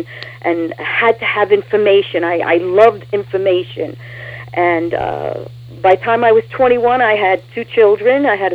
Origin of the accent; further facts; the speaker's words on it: Brooklyn, New York, United States; I was raised in Brooklyn. The area that I was raised in was called East New York, Brooklyn, in an Italian family, not a religious family.